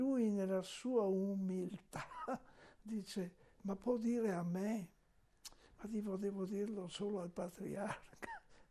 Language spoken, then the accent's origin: Italian; Verona, Veneto, Italy; dico vengo da Verona